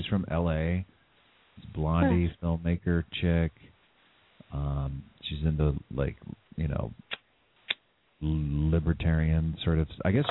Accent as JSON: {"language": "English", "town": "San Jose", "region": "California", "country": "United States", "tie": "born or raised there", "said": "They're from my hometown. Well, they're from Los Gatos, which is really close to San Jose. I mean, they're basically South Bay."}